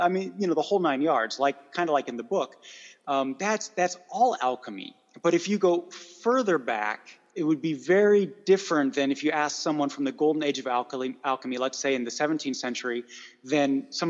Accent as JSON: {"language": "English", "country": "United States", "accent": "American", "said": "I flex my translation skills and my horrible American accent, and I do a German feed as well."}